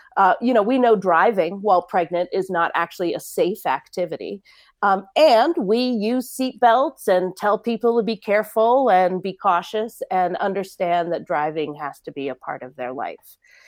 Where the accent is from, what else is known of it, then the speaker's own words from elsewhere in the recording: Colorado, United States; when cannabis became legal here in my home state of Colorado